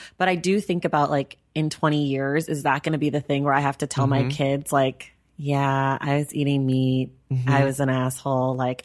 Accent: United States; of course, it's set in America because that's where I am and I'm an American and I'm terrible.

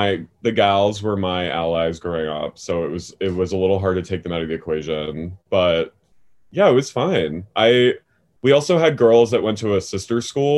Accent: New Jersey, United States; Yeah, I grew up in South Jersey.

